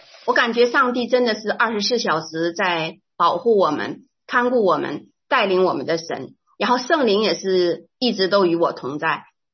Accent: Taiwan; moved away as an adult; now in United States; 我们从台湾搬到美国优郡大概已经3年多的时间

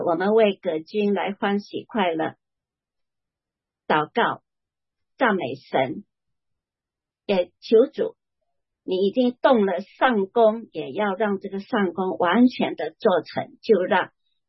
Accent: China; 不是照我们中国人的那种道德观念去做

